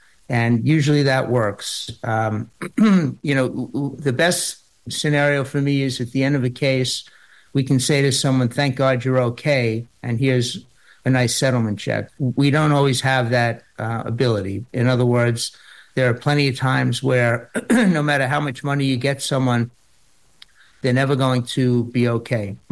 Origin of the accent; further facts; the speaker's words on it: Rockville Centre, New York, United States; Well, I grew up in Long Island, so not too far from where you guys are located, originally in Rockville Center.